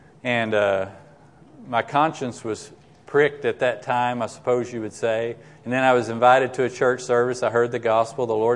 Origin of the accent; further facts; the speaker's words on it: Dallas, Texas, United States; growing up in the South, I grew up in Dallas. I wasn't raised in a Christian home.